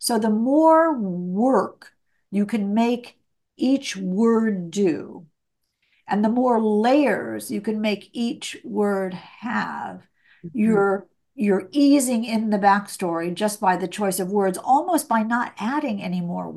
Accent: Indiana, United States; now what I've just told you is that I grew up in Indiana. There was a, you know, I lived on a little street in Indiana.

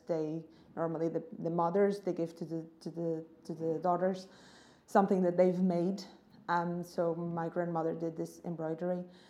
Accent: Madeira, Portugal; moved away as an adult; now in Northern Ireland, United Kingdom; I'm from Portugal. Actually, I'm from Madeira. It's a small island, part of Portugal. Yes. I'm 30, so I came to Northern Ireland 5 years ago, so I was 25.

